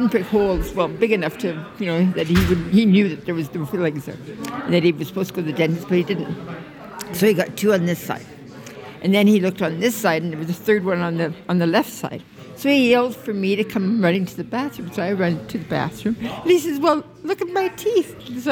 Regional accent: Abbotsford, British Columbia, Canada; I remember when I was probably 16, 17, they had a revival in my hometown, which was Abbotsford.

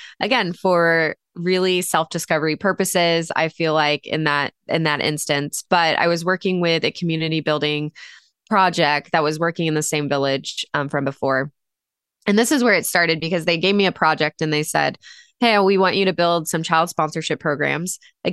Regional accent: Texas, United States; I was born and raised in Texas and was really home buddy for a while.

